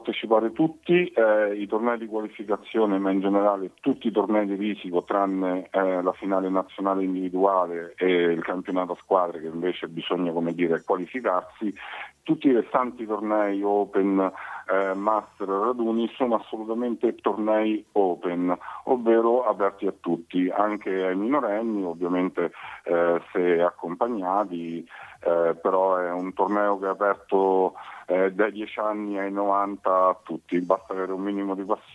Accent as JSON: {"language": "Italian", "town": "Terni", "region": "Umbria", "country": "Italy", "said": "Tra l'altro io sono di Terni, quindi quando posso cerco sempre di andare."}